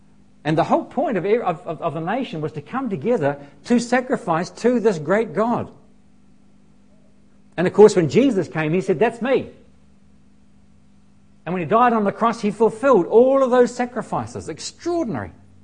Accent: Masterton, Wellington, New Zealand; I was raised in Masterton, and so I'm kind of a country boy.

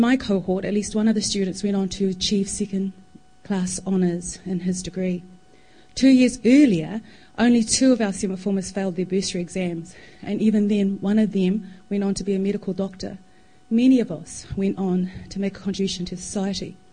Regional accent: Māngere, Auckland, New Zealand; Growing up in South Auckland's Māngere, the media constantly reminded me that I was living in a lower socioeconomic, high-density migrant and high-crime community. Translated, we were poor, poorly educated, and living in an unsafe community.

